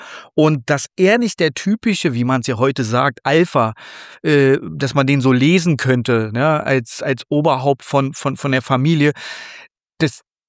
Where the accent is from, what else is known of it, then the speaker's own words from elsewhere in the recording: Berlin, Germany; weil ich bin Berliner, ich bin Weddinger, ich bin, sage ich mal, so ein bisschen einen rougheren Ton gewohnt.